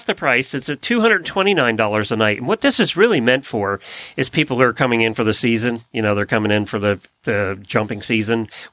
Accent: Lancaster County, Pennsylvania, United States; I grew up in Lancaster County.

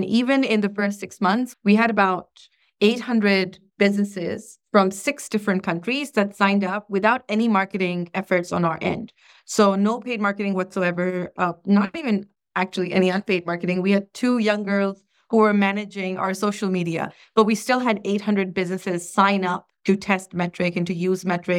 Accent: Pakistan; We're Pakistani by origin. We started building this in Pakistan.

